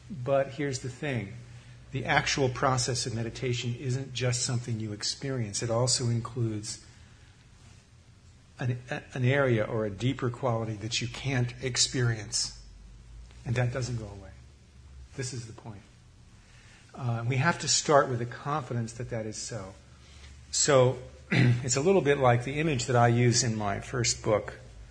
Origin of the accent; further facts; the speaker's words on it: United States; this is America, I'm an American, let's talk about here